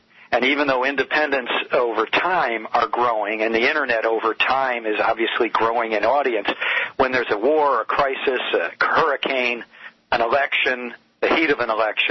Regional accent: Detroit, Michigan, United States; or the auto workers that I grew up with in Detroit

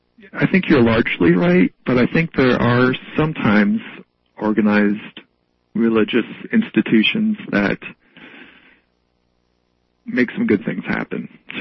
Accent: Omaha, Nebraska, United States; also born or lived in Philadelphia; Well, you know, I was born in Philly, and then I lived in Omaha for a while, went to high school there, and then I went to college. That's what brought me out to Colorado.

